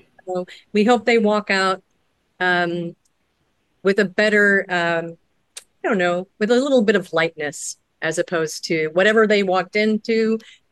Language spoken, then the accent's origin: English; Chicago, Illinois, United States; And I come from Chicago, where a lot of new stuff is like, new plays come from everywhere